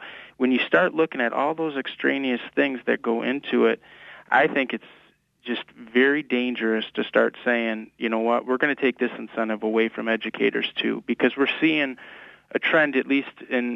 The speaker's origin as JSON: {"language": "English", "town": "Oscoda", "region": "Michigan", "country": "United States", "tie": "born or raised there", "said": "I'm from Oscoda. I went to school in Oscoda, and I've been in different places, but I'm back now."}